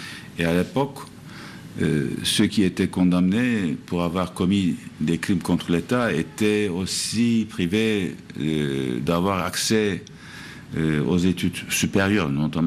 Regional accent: Istanbul, Turkey; j'ai pu rentrer chez moi à Istanbul

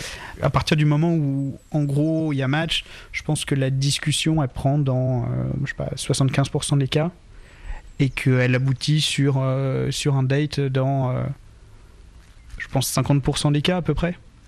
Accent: France; À propos de moi, je suis français

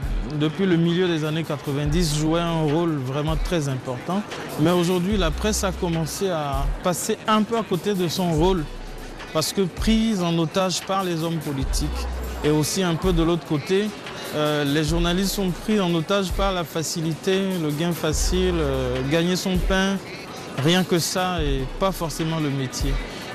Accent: Parakou, Borgou, Benin; je viens du Bénin, à Parakou précisément, au nord du Bénin.

